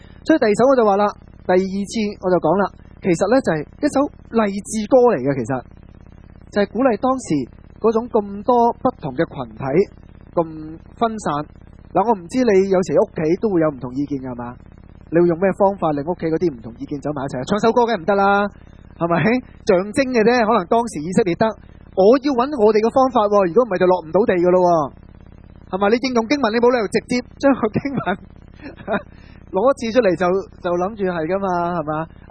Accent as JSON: {"language": "Cantonese", "town": "Foshan", "region": "Guangdong", "country": "China", "said": "譬如我回佛山呢，其实走过几条街呢，隔离那条村就 有一个祠堂在这里的，"}